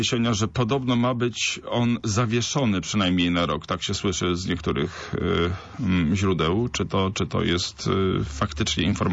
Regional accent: Greater Poland Voivodeship, Poland; my z Wielkopolski jeździmy często tą drogą

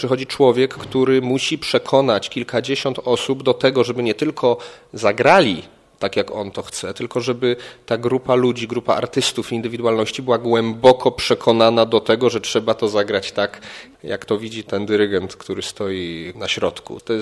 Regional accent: Poznań, Greater Poland Voivodeship, Poland; Bywam tu rzadko, bo rzadko, ale jednak mieszkam w Poznaniu. Jestem poznaniakiem, czuję się poznaniakiem.

